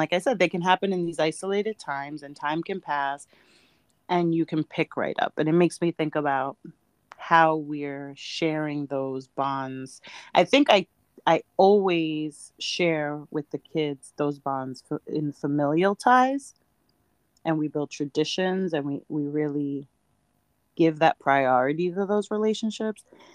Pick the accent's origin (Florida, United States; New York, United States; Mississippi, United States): New York, United States; Like, oh, I still love it. I'm a New Yorker. I love it.